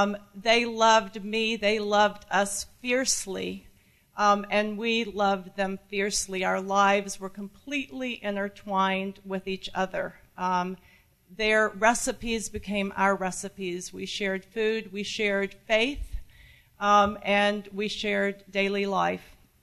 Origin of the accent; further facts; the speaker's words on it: Louisville, Kentucky, United States; I grew up in Louisville, Kentucky.